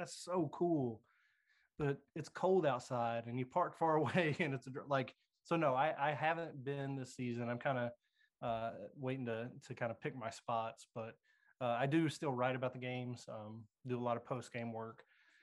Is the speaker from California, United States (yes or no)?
no; Kentucky, United States; I'm from Kentucky, he's from Tennessee